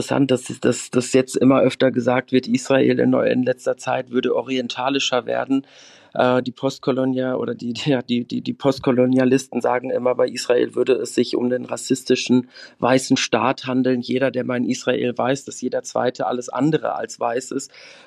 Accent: Germany; ich wundere mich dann doch auch in meinem Heimatland allzu häufig

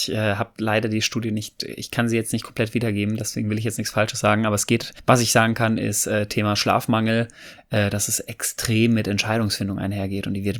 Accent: North Rhine-Westphalia, Germany; Ich komme ja ursprünglich aus dem Pott

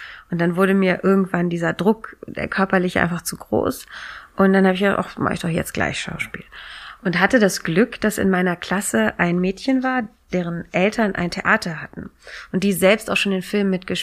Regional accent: Cologne, North Rhine-Westphalia, Germany; ich bin ja so ein richtig olles Kölner Stadtkind. Also ich komme richtig aus Köln-Innenstadt.

